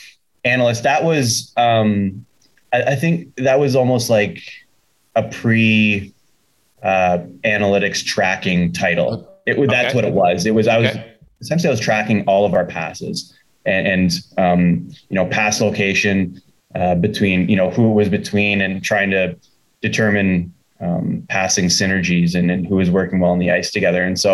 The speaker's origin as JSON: {"language": "English", "town": "Sudbury", "region": "Ontario", "country": "Canada", "tie": "born or raised there", "said": "Yeah, I played hockey growing up in Sudbury."}